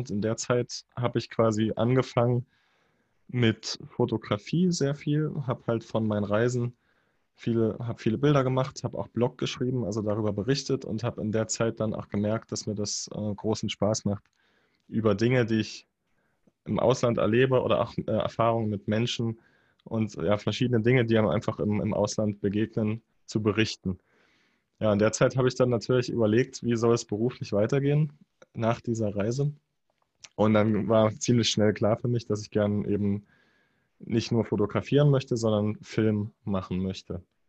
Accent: Dresden, Saxony, Germany; bin ursprünglich aus Dresden, bin auch in Dresden aufgewachsen.

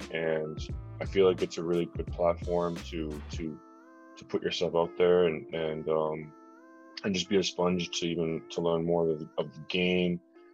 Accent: Richmond Hill, Ontario, Canada; So I'm from Toronto, Canada. I live in a small town called Richmond Hill. It's more so like a farmish, small city side. Nothing too, it's not big. I don't live downtown Toronto where it's always fast paced.

